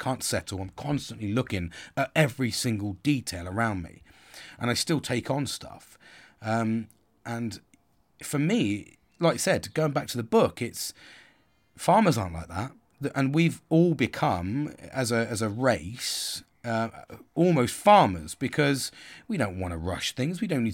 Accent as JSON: {"language": "English", "region": "England", "country": "United Kingdom", "said": "I don't even know that, and I'm fucking English."}